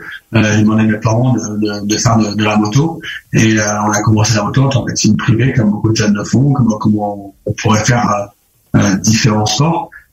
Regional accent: Nouvelle-Aquitaine, France; also born or lived in England; moi, je suis né en Angleterre et mes parents sont venus habiter en France quand j'avais seulement 3 ans. Donc, j'ai toujours vécu ici. Ils ont décidé de venir dans cette région, Charente. Et donc, je suis toujours resté là. Et finalement, j'ai construit une maison aussi à Hiers depuis quelques années.

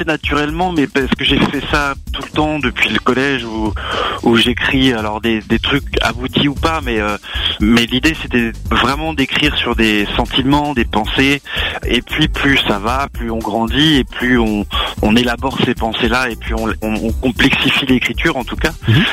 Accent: Pays de la Loire, France; Alors, effectivement, on est des Pays de Loire, plus précisément de la Mayenne.

